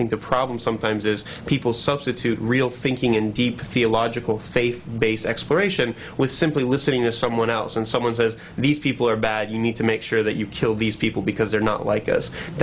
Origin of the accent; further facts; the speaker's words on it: United States; But as an American, I can assure you, Turkey looks much more like America